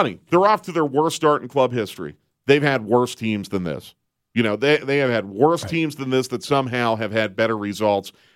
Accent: Philadelphia, Pennsylvania, United States; And it kills me. I'm from Philadelphia.

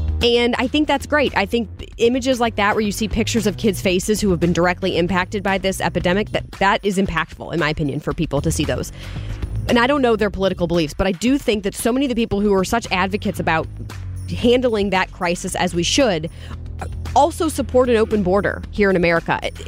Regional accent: St. Louis, Missouri, United States; accent: St. Louis; It's my St. Louis accent.

